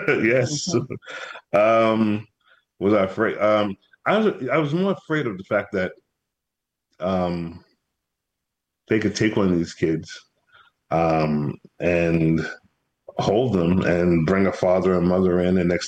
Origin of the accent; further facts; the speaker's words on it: Brooklyn, New York, United States; You know, I'm from Brooklyn.